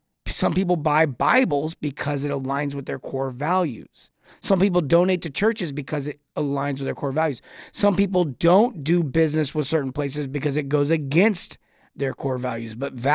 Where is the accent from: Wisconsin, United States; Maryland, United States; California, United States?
California, United States; I grew up in Southern California at Disneyland, the original.